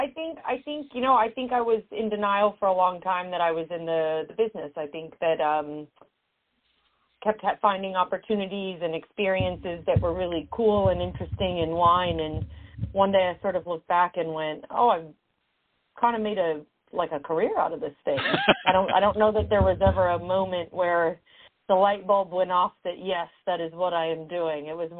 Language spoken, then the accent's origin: English; Louisville, Kentucky, United States; now in New York, United States; Louisville, Kentucky.